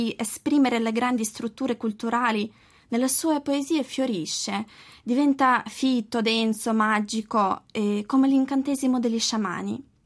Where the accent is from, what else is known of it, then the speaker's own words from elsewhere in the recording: Ukraine; vengo da Ucraina